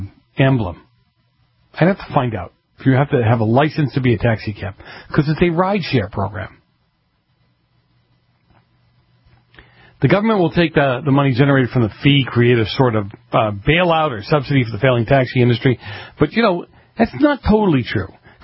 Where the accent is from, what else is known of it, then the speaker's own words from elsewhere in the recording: Massachusetts, United States; My home state of Massachusetts, has figured out a way to make some money off of this.